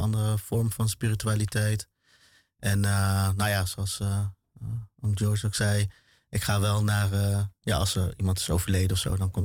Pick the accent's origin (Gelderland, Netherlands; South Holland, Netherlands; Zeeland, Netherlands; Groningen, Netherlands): Gelderland, Netherlands; Ede; Zijn allebei hier in Nederland geboren. En ja, ze hebben me opgebracht in Ede.